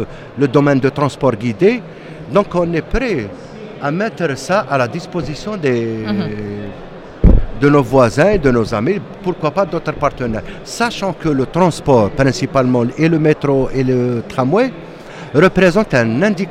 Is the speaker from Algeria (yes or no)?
yes; Algeria; حنا جزائريين يعني مازال عندنا هذيك الروح الوطنيه